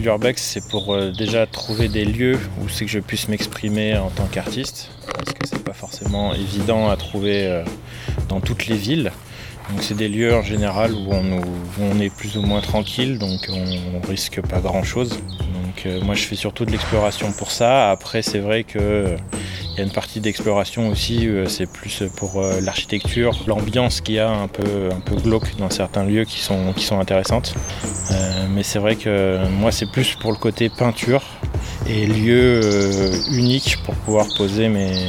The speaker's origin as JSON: {"language": "French", "region": "Auvergne-Rhône-Alpes", "country": "France", "tie": "born or raised there", "said": "Alors moi j'ai découvert l'urbex quand j'étais petit, en station de ski côté de Grenoble, là où j'ai grandi."}